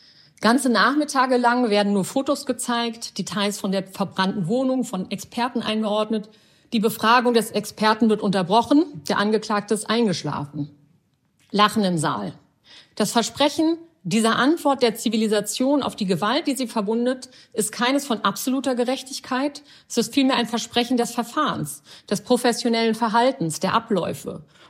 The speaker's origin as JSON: {"language": "German", "region": "Berlin", "country": "Germany", "tie": "born there", "said": "Die Eltern meiner Mutter waren aus Rumänien eingewandert. Ich bin in Kreuzberg geboren."}